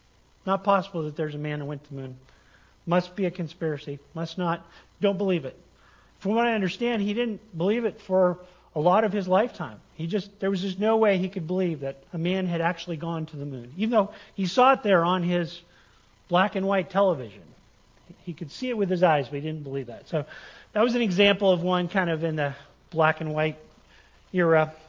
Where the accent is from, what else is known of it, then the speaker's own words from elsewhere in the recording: Tunisia; We were in Tunisia at the time. I grew up in North Africa, and I was a kid.